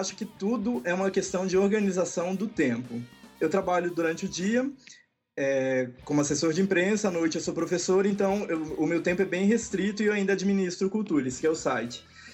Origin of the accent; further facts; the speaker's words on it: Minas Gerais, Brazil; moved away as an adult; Eu saí de casa a primeira vez com 24 anos, que foi quando eu passei no vestibular. Eu fui morar em Santa Catarina, saí de Minas e fui para lá para estudar jornalismo.